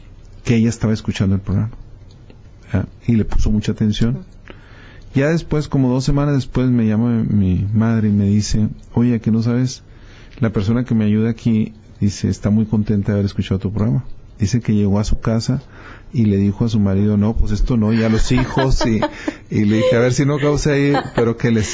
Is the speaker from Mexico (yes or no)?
yes; Delicias, Chihuahua, Mexico; yo soy de Delicia, Chihuahua.